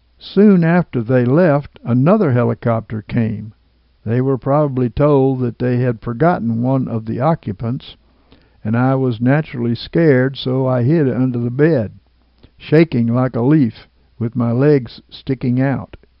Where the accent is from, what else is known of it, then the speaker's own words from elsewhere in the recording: United States; I knew that as an American, I was not supposed to be there.